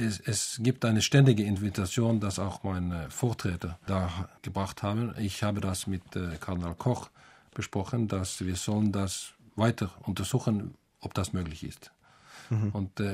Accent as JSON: {"language": "German", "country": "Norway", "second_language": "German", "said": "Und als Norweger frage ich dann zurück, was ist dann so schrecklich mit Winter?"}